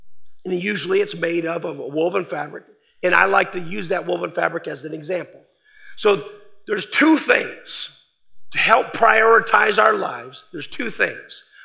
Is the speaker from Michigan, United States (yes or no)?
yes; Michigan, United States; I'm from Michigan.